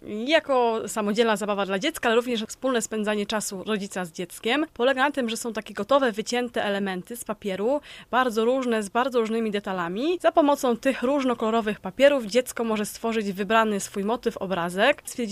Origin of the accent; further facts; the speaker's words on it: Toruń, Kuyavian-Pomeranian Voivodeship, Poland; ja pochodzę z Torunia i bardzo zależało mi na wsparciu tutaj na miejscu.